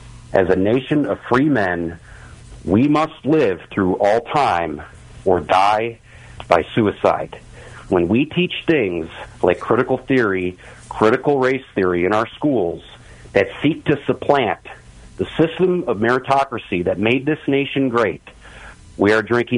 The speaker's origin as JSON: {"language": "English", "region": "Illinois", "country": "United States", "tie": "born or raised there", "moved": "yes", "said": "I'm from Illinois, and being from Illinois originally, I've been in Pennsylvania since 2014."}